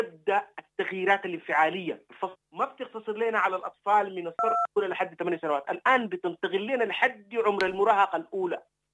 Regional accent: Sudan; أنا كمواطن سوداني.

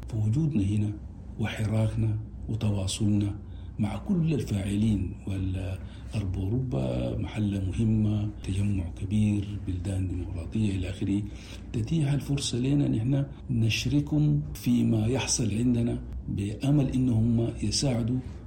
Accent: Sudan

